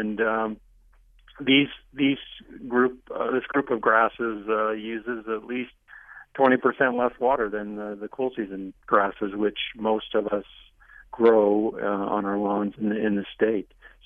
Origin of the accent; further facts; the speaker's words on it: Colorado, United States; Well, I mean, I'm 50-something, and I grew up not in California, but in another semi-arid location, Colorado.